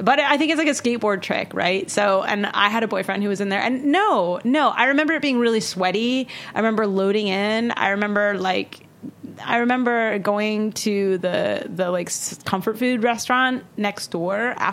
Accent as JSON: {"language": "English", "town": "Portland", "region": "Oregon", "country": "United States", "tie": "born or raised there", "said": "You know, I grew up in Portland, and music was a huge, huge part of life there."}